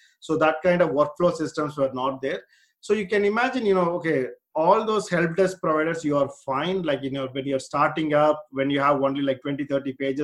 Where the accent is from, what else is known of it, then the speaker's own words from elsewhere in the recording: India; moved away as an adult; now in United Kingdom; Like I grew up in India. I came to UK when I was 22. That is in 2000. So until that point, all my childhood, schooling, university, everything was in India.